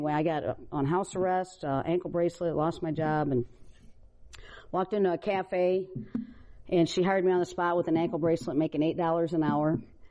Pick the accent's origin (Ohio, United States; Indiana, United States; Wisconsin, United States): Ohio, United States; Maumee; So I was born in Toledo, Ohio, taken by the state as an infant, put in and out of abusive foster homes till I was about 10 years old